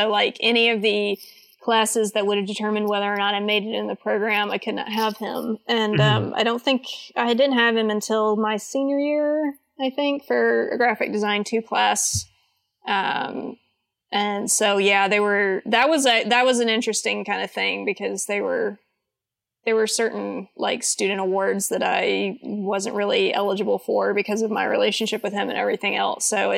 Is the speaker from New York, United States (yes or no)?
no; Auburn, Alabama, United States; I grew up in Auburn, Alabama, which is mostly known for its sports teams.